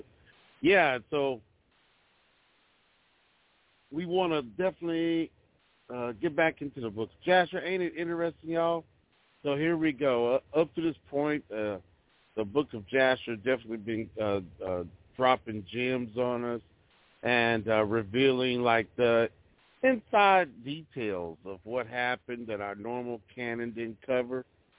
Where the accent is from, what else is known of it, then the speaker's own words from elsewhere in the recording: Texas, United States; I'm a Texan, y'all. I'm from the South, a trucker by trade.